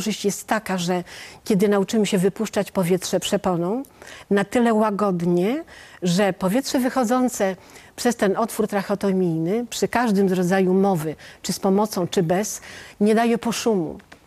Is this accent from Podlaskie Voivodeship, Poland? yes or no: yes; Podlaskie Voivodeship, Poland; Podlaskie, bo jesteśmy z Podlasia.